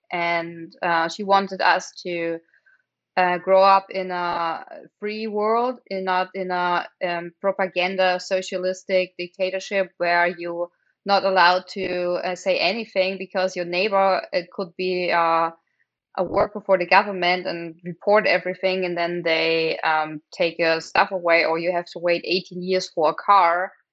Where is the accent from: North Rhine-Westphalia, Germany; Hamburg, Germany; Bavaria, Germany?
Bavaria, Germany; Augsburg; we had the chance to grow up in Bavaria, in a town near Munich, in Augsburg. And yeah, that was a very, very wonderful time for me to growing up in Bavaria. And in this time, I learned loving my country, loving being German.